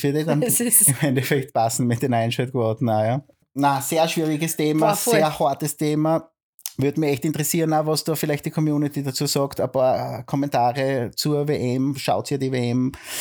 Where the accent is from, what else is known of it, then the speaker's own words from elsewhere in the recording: Kindberg, Styria, Austria; Allein bei uns in Kindberg gibt es 4, 5 Kaffeehäuser.